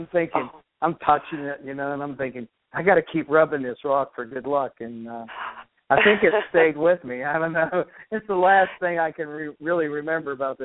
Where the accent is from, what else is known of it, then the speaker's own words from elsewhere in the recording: West Virginia, United States; I grew up near the University of West Virginia, which is just right on the Mason-Dixon line.